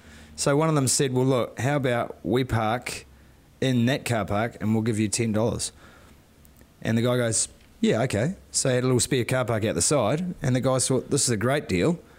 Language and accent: English; New Zealand